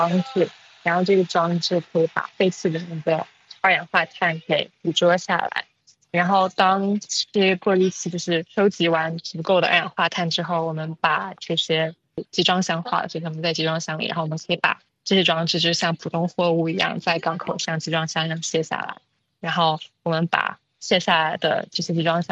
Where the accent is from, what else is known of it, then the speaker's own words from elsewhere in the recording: Fuzhou, Fujian, China; born there; moved away; also born or lived in United States / United Kingdom; 我出生在福建福州，然后来到美国跟英国学习工作